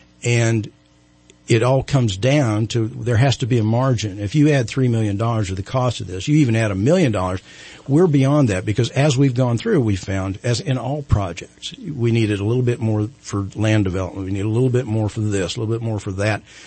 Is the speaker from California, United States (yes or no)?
yes; California, United States; And I said, "No, actually, I'm from California."